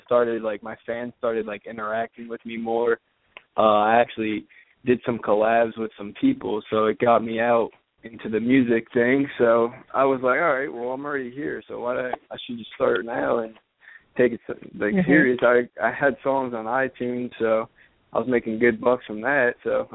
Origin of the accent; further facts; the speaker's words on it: Asbury Park, New Jersey, United States; And I don't know if you're familiar with, like, Asbury Park. It's kind of, like, in the middle of New Jersey, right on the beach, so kind of near Atlantic City.